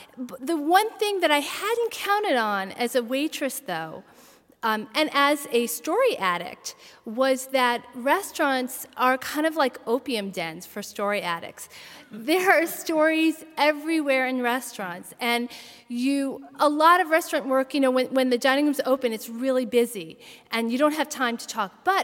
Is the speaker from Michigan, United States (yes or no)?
no; New York City, New York, United States; What he didn't know is that I grew up in New York City, and one of my friends from childhood grew up to be a subway conductor in the New York City train system.